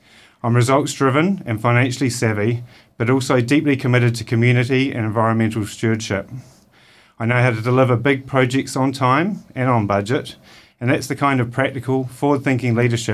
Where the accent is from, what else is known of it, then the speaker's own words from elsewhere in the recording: Nelson, New Zealand; also born or lived in overseas; I grew up here in Nelson, and after a career overseas in the marine and tourism industries